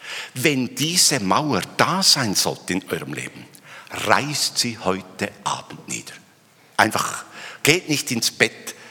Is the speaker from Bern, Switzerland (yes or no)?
yes; Bern, Switzerland; Ich konnte ja warten und ich bin ja Berner, ich bin etwas langsam und so.